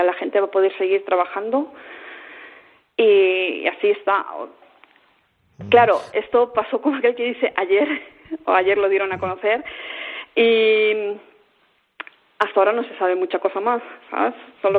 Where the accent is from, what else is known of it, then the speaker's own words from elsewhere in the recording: Balearic Islands, Spain; now in Bielefeld, Germany; Yo vengo de Mallorca.